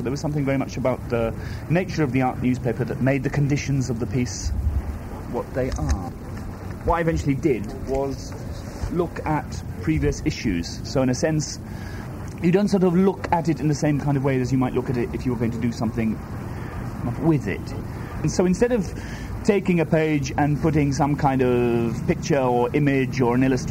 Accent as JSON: {"language": "English", "region": "Wales", "country": "United Kingdom", "tie": "born there", "first_language": "Welsh", "second_language": "English", "said": "This idea then of the Welsh language, it is my first language. I was born in Wales."}